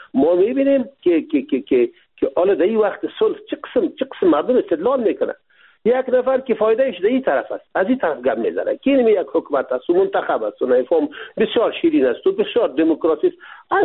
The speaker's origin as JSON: {"language": "Persian", "country": "Afghanistan", "said": "ما افغان هستیم، اینمی خط مشی ماست"}